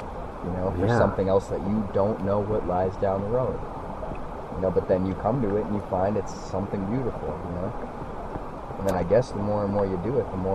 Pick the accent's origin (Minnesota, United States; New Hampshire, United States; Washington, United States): New Hampshire, United States; Like, you come from Colorado, Dave's from Nevada, we're from New Hampshire.